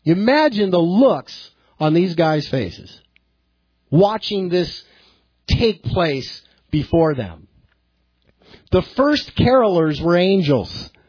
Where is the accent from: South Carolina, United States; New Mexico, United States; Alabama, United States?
New Mexico, United States; Albuquerque; now in El Paso, United States; I know when I grew up in Albuquerque, there was a church that always had a living nativity scene.